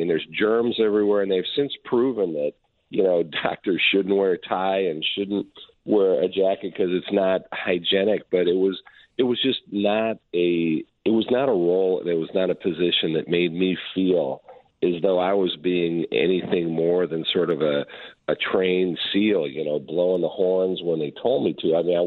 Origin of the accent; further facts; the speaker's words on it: Chicago, Illinois, United States; look, I'm an immigrant. I grew up on the north side. I grew up in Uptown and Edgewater. And then I graduated from high school at Glenbrook South up in the North Burbs.